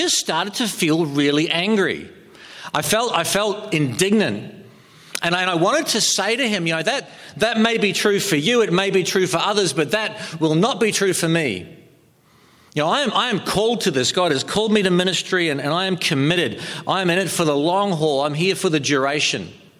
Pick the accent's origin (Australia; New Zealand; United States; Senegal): New Zealand; I grew up in New Zealand, and people say to me, yeah, growing up in New Zealand, you should be used to the cold.